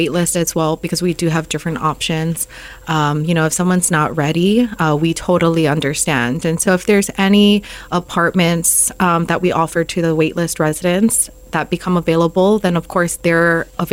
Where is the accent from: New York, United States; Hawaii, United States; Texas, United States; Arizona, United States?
Hawaii, United States; Makakilo; which is in Kapolei, and I grew up in Makakilo, I thought it was a sign.